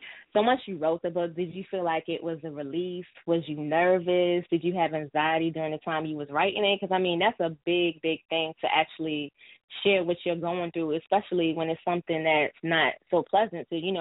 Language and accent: English; New York, United States; New York, stand up. I'm from New York, too.